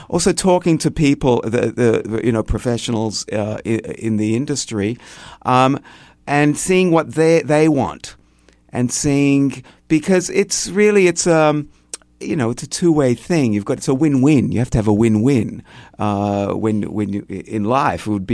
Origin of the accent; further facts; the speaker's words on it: Australia; So I have to name and claim I'm Australian.